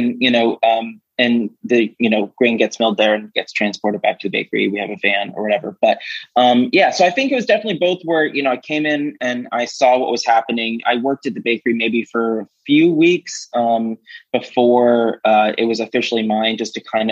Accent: Georgia, United States; And even though I grew up in Georgia, I had really never spent any time in Athens.

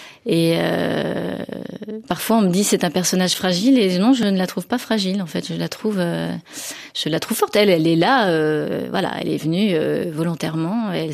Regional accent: Brittany, France; Non, moi je suis bretonne, j'ai besoin du bord de mer

